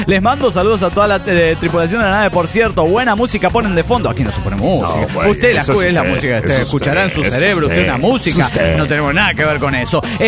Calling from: Pucallpa, Ucayali, Peru; de Pucallpa, Perú!

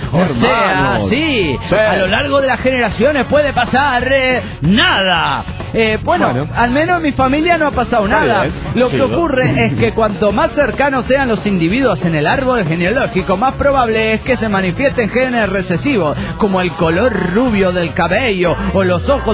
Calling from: Buenos Aires, Argentina; de Buenos Aires, Argentina.

